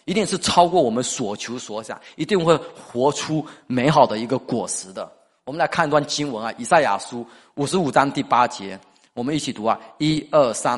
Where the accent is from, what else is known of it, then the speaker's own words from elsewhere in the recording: Fujian, China; 我们福建人爱拼才会赢啊